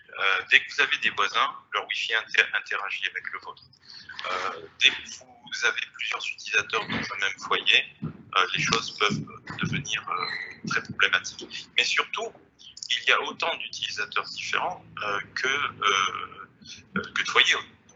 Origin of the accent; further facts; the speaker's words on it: France; now in Istanbul, Turkey; Donc, effectivement, je suis français, je suis basé à Istanbul depuis maintenant presque 9 ans.